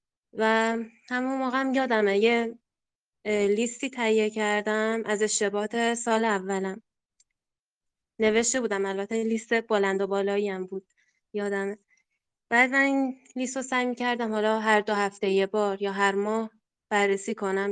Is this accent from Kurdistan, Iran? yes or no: no; Takab, West Azerbaijan, Iran; بله آذربایجان غربی، تکاب.